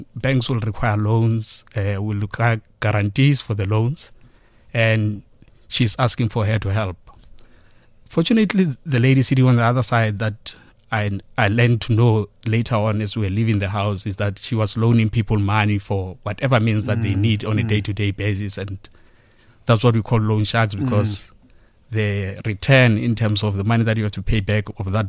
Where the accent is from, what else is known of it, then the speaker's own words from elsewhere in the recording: Bushbuckridge, Mpumalanga, South Africa; And what I found interesting along the journey of growing up in Bushbuck Ridge